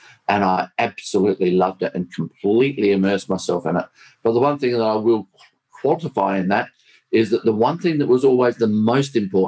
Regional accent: Salisbury, South Australia, Australia; So we moved to Salisbury North, which turned out to be a rougher place, but that doesn't matter. I grew up in Salisbury area, and it really was good upcoming.

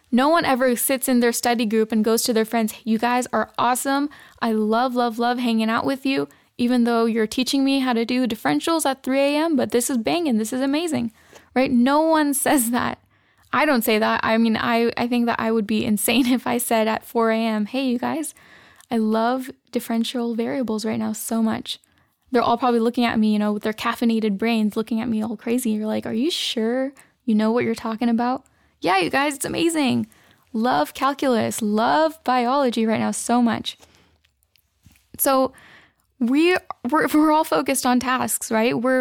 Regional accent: United States; I'm your takeover host for today … I'm a 19-year-old female. I'm a Pakistani-American, and currently college is hard.

